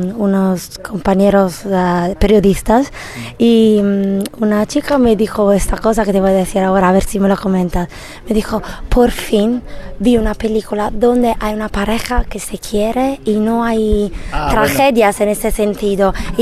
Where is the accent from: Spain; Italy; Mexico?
Italy; Spanish is a second language; yo soy de Italia, entonces el fútbol, soccer, es algo que, el calcio, es algo que pertenece a la vida normal de cada persona